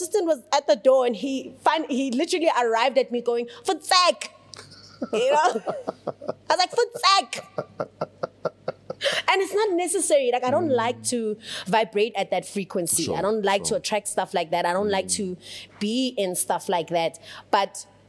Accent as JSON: {"language": "English", "country": "South Africa", "said": "But once you get to Italy, they're like, where are you from? And you're like, South Africa. They're like, oh, what? And you're like, yes."}